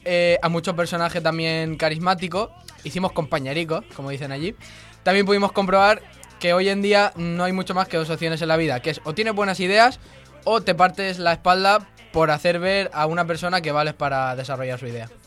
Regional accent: Caravaca de la Cruz, Region of Murcia, Spain; El Moral, Caravaca de la Cruz.

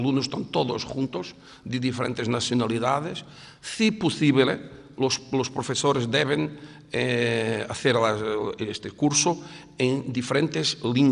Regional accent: Portugal; Si yo tengo el mío Día Nacional, el portugués, pero para mí este es tan importante como el Día Nacional

